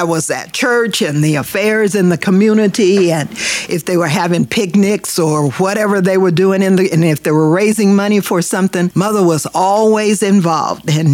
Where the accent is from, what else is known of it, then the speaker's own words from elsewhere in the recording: Anadarko, Oklahoma, United States; born there; I was born in Anadarko, Oklahoma.